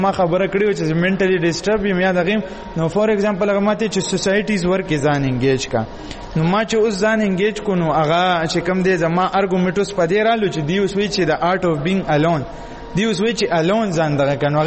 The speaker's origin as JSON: {"language": "Pashto", "town": "Peshawar", "region": "Khyber Pakhtunkhwa", "country": "Pakistan"}